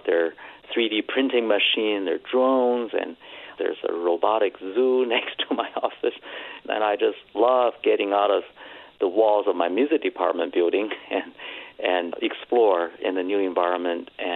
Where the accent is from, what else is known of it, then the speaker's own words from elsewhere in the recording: Beijing, China; a lot of that cultural heritage was no longer vibrant, no longer alive when I was growing up in Beijing in the 1970s or early 80s.